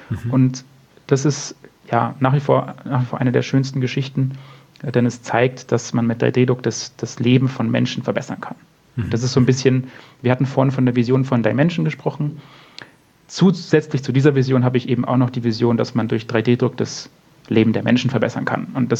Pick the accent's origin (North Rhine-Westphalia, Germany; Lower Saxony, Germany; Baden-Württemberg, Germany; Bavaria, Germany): Bavaria, Germany; Munich; durch München laufe, also meine Heimatstadt sozusagen